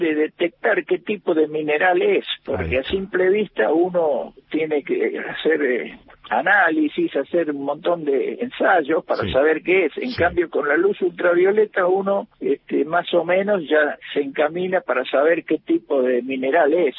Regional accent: Argentina; born or raised there; also born or lived in Hungary

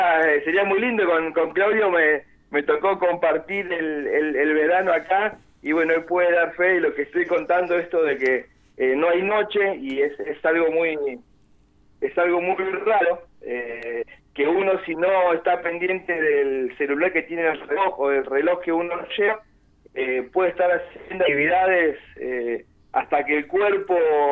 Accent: Ushuaia, Tierra del Fuego, Argentina; Yo soy de Ushuaia, mi familia es de Ushuaia.

